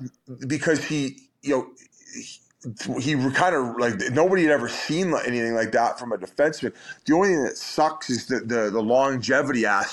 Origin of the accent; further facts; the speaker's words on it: Welland, Ontario, Canada; I'm from Welland, Ontario. I'm very simple guy.